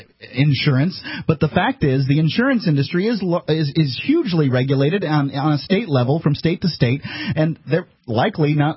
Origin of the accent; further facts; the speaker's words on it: Sarasota, Florida, United States; I'm a Florida boy, born and raised in Sarasota, Florida